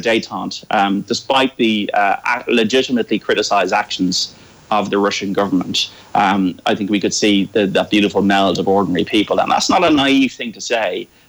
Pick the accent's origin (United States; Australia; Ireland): Ireland; He said, "Well, I'm English," which a lot of people ask me here, and I said, "No, I'm Irish."